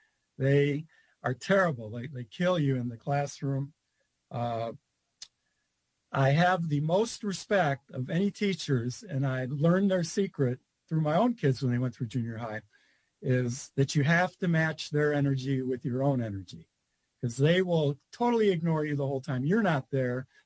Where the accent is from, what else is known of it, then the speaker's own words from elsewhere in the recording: Cleveland Heights, Ohio, United States; like you guys, I came from Cleveland Heights, Ohio.